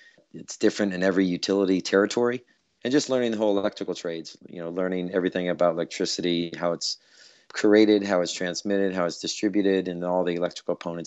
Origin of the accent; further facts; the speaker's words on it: Iowa, United States; I'm from Iowa and I've had a presence here for a long time.